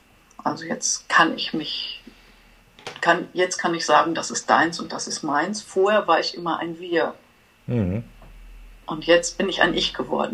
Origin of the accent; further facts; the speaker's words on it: Bochum, North Rhine-Westphalia, Germany; also born or lived in Dortmund; ich bin in Dortmund geboren, in Bochum groß geworden